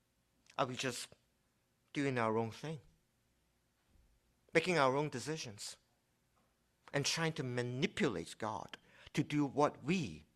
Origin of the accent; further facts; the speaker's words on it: Hong Kong; moved away; Like I said, I came from Hong Kong originally. I left Hong Kong when it was still a British colony.